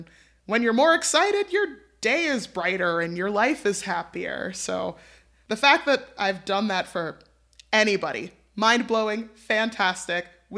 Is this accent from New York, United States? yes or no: yes; New York, United States; I'm a New Yorker.